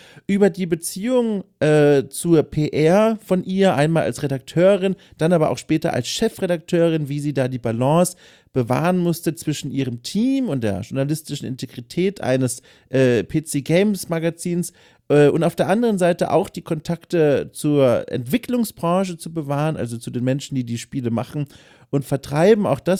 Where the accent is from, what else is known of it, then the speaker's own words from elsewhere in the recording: Bavaria, Germany; ich bin aus Unterfranken.